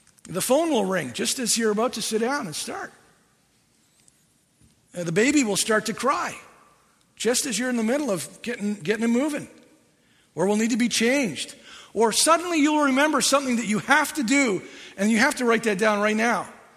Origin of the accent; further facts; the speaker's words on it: India; I grew up in India.